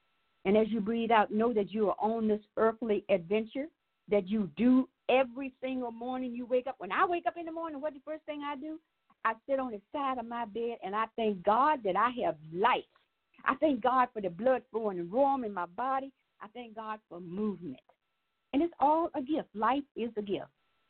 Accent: Virginia, United States; we were born and raised in Charlotte County. He was in Drake Branch, and I was in Sachs.

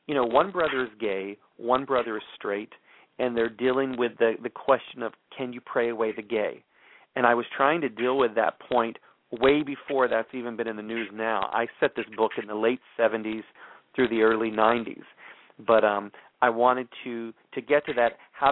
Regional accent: Texas, United States; I grew up Southern Baptist in Texas, and that was one of my favorite hymns when I was growing up in church.

